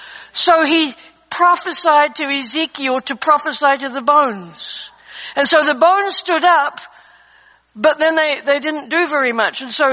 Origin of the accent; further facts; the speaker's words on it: New Zealand; I was raised in New Zealand on a sheep farm